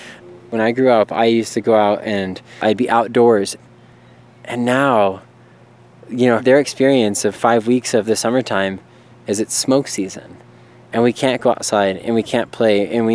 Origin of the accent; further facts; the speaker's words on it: Las Vegas, Nevada, United States; I'm a Nevada native. I was born and raised in Las Vegas.